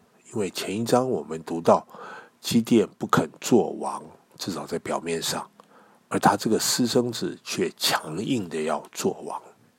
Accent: China; 我们中国人也都很注重关系，所以有关系就没关系

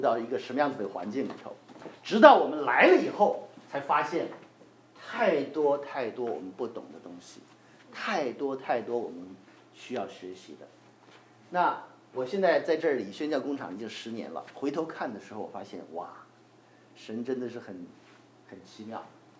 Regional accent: Xi'an, Shaanxi, China; 那我是西安出生长大的，那我出生的那个年代没有听过福音的啊，我是在63年出生

